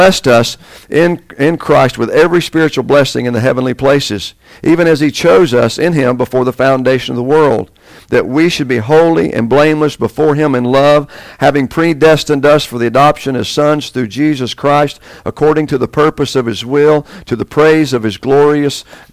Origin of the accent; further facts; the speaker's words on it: Bible Belt, United States; what I struggled and many of you struggled with growing up in the Bible Belt in this generation